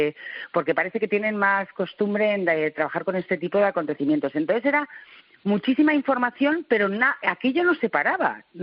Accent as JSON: {"language": "Spanish", "town": "Madrid", "region": "Community of Madrid", "country": "Spain", "said": "yo soy de Madrid"}